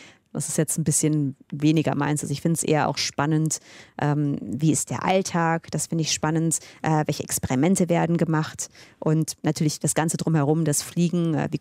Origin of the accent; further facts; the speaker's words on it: Cologne, North Rhine-Westphalia, Germany; Ich komme ja aus Köln.